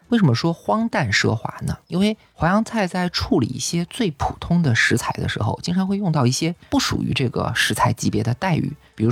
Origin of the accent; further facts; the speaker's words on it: Changzhou, Jiangsu, China; 我的家乡是江苏省的常州市